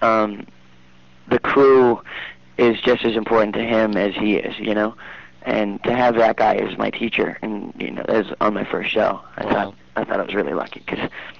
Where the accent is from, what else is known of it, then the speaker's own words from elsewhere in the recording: Los Angeles, California, United States; I grew up out here in L.A., born and raised out here.